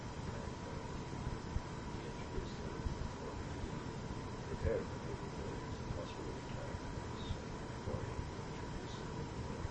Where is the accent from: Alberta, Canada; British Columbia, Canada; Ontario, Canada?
British Columbia, Canada; Victoria; also born or lived in Malta / London / Quebec; 18th June 1932. I was raised in Victoria, a very young child. And the family moved to Malta when I was less than 2 years old, went to London, and my mother died. And then back to Canada and Quebec. Quebec for a few years, and then back out here.